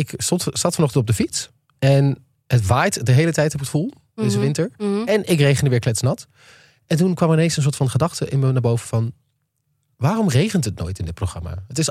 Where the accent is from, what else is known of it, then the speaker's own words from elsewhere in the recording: Overijssel, Netherlands; Ik kom uit Twente en dit zou ook een lunchroom in Enschede kunnen zijn.